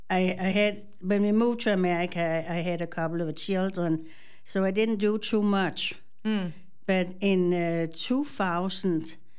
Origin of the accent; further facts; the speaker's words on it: Denmark; English is a second language; now in Soldiers Grove, United States; I'm original from Denmark, so if I have a funny accent, that's why. I came to the United States in 1983, and I lived in Soldiers Grove since 2006. So I've really been here a long time